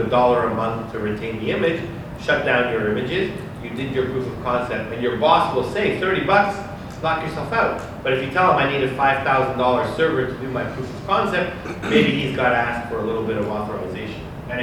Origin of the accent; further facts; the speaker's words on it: Canada; So, I'm from Canada